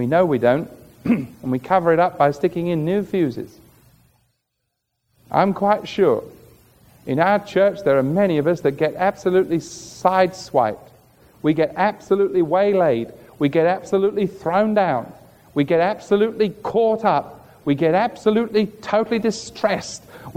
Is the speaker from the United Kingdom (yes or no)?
yes; England, United Kingdom; now in United States; I came from England. All of our electricity is 220.